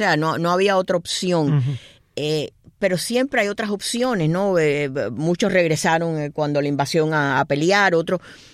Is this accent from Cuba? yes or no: yes; Cuba; born there; yo que nací en Cuba